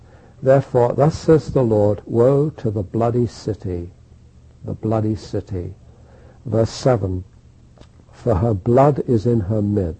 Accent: London, United Kingdom; And again, I grew up in London, and I'm a Londoner, and London is a violent city.

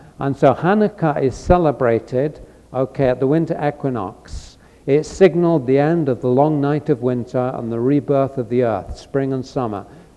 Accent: England, United Kingdom; It's kind of an odd thing, but being English is being odd

